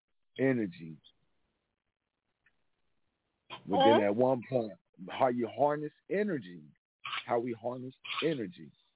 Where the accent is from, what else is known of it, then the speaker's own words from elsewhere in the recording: Kansas City, Missouri, United States; Shout out to my hometown, Kansas City, Missouri.